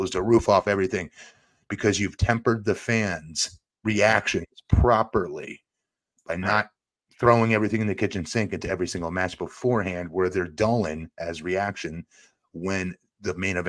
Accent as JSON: {"language": "English", "region": "Connecticut", "country": "United States", "tie": "born or raised there", "said": "But so when I grew up in Connecticut, so mainly WWF was everywhere. And I lived two towns over from Stamford."}